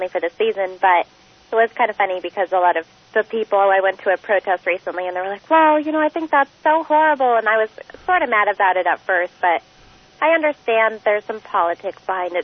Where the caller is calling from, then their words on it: Prunedale, California, United States; I'm calling in right now from Prunedale, which is technically Salinas, California.